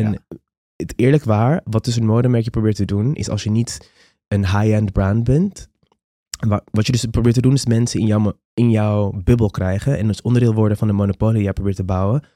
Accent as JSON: {"language": "Dutch", "country": "Curaçao", "said": "Want ik kom uit Curaçao en ik weet niet eens wat dat betekent. Ik was 28 toen. Ik ben al minstens 37."}